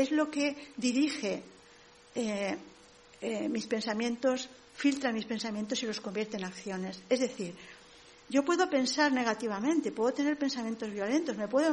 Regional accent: Valencian Community, Spain; yo soy valenciana, soy española

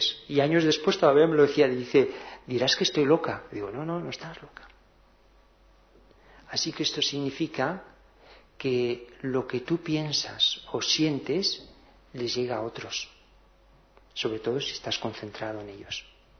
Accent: Cantabria, Spain; Y mi hermano estaba en Bélgica y nosotros somos de Cantabria.

